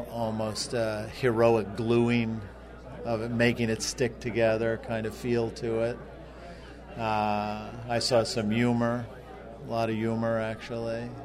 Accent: Long Island, New York, United States; moved away as an adult; also born or lived in Phoenix / California / Chicago / Nova Scotia; I was born in New York City. I grew up until I was 18 on Long Island. But I've lived in Phoenix. I've lived in California. I've lived in Chicago. I've lived in Nova Scotia.

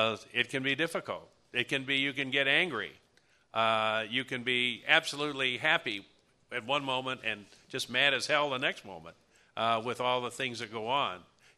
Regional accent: Battle Creek, Michigan, United States; Detroit, Flint, Saginaw, you name it, my hometown of Battle Creek

